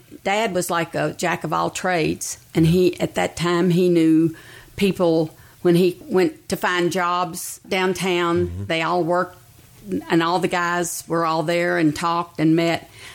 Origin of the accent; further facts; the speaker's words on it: Lexington, Kentucky, United States; I came from Lexington